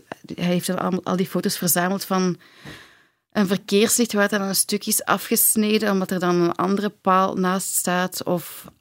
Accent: Belgium; als Belg heb je toch altijd... Ja, misschien als, ja, je hebt altijd een speciale band met je eigen land, denk ik.

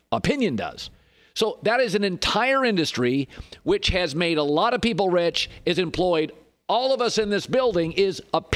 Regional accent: Pacific Northwest, United States; I'm from the Pacific Northwest. I've always liked soccer more than the average sportscaster.

